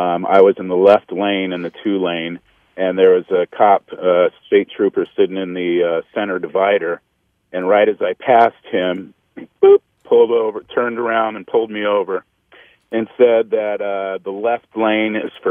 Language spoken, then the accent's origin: English; California, United States; Yeah, well, you know, I'm from California. I don't know the rules out here.